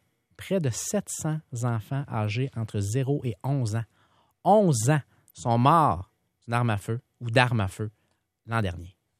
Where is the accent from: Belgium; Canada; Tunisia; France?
Canada; Trois-Rivières, Quebec; c'est vrai à la fois que je viens de Trois-Rivières